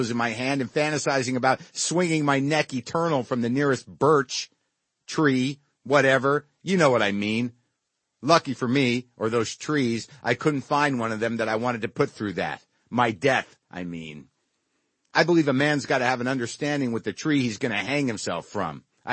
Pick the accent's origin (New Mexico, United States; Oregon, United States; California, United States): New Mexico, United States; born there; moved away as an adult; also born or lived in Boston; now in Springfield, United States; I was born in New Mexico and moved to Boston when I was 25, not for comedy, but for a girl.